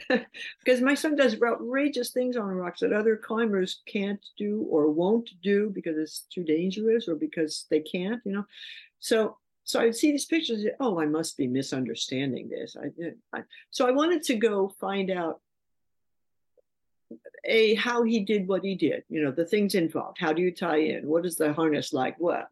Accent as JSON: {"language": "English", "town": "New York City", "region": "New York", "country": "United States", "tie": "born or raised there", "said": "Because I grew up in New York City."}